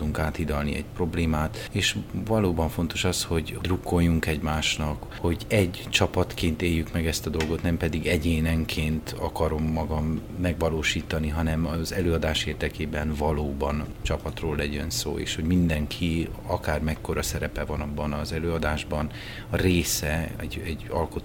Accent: Transylvania, Romania; engem, mint erdélyi magyar színészt érdekel.

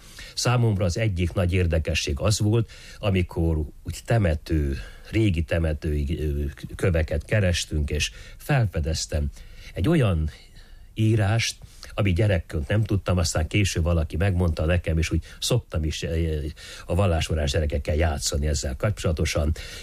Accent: Póka, Mureș County, Romania; Pókában, az én szülőfalumban még mindig található egy-két csónak alakú fejfa

